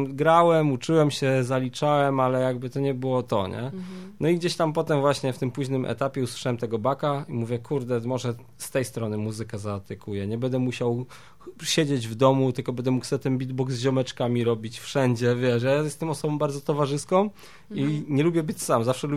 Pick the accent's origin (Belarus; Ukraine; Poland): Poland; Mikołów, Silesian Voivodeship; jestem z Mikołowa, jeździłem na deskorolce